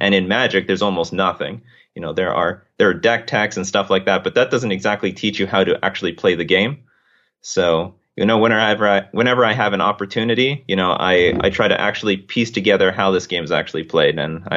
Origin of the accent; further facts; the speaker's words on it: Winnipeg, Manitoba, Canada; Yeah, I am. This Arctic wasteland, the middle of nowhere.